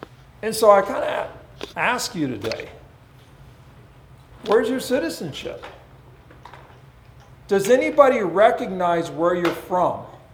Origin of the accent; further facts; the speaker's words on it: California, United States; I was from Southern California, and I never wore socks.